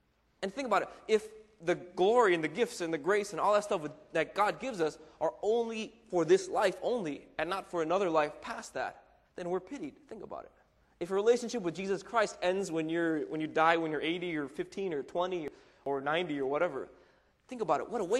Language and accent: English; Florida, United States; See, I grew up in Florida, and in Florida we have hurricanes all the time.